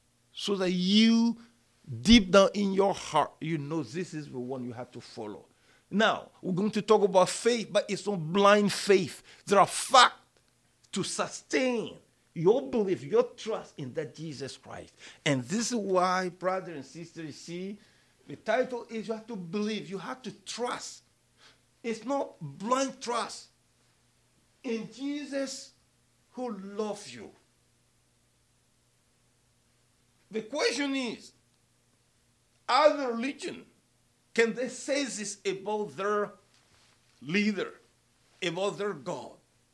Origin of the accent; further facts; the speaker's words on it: Mali; I come from Mali.